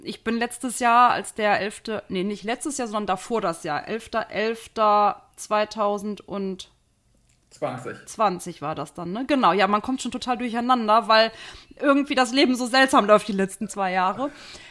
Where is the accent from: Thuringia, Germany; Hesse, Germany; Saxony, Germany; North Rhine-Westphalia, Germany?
North Rhine-Westphalia, Germany; Cologne; Also ich bin gebürtige Kölnerin